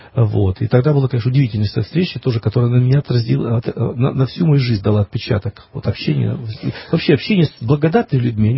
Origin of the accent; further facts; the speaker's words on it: Kyiv, Ukraine; Я сам киевлянин.